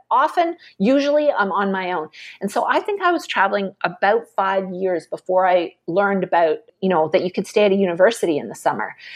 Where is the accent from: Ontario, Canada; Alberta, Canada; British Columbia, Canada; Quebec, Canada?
British Columbia, Canada; Vancouver; I'm from Vancouver and Greenpeace started in Vancouver.